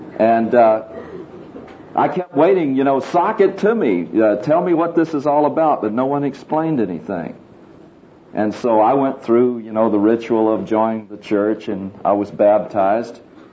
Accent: Houston, Texas, United States; I had a restless heart as I grew up in Houston, Texas. I was born and raised in Houston, and for the first 21 years, I spent most of my time there.

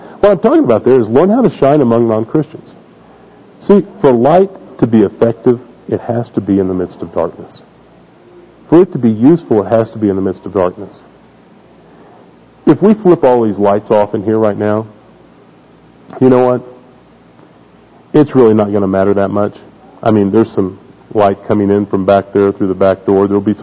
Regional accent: Oklahoma, United States; Like when I was in Oklahoma, when I grew up in Oklahoma, I'd say, hey, how far is that?

